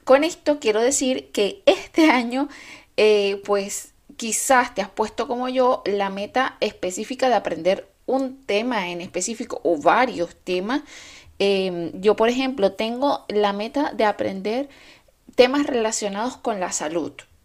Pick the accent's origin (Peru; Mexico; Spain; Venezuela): Venezuela; moved away as an adult; also born or lived in Santiago, Chile; Yo hice en mi país de origen, en Venezuela, yo hice el colegio, el bachillerato y luego entré a la universidad.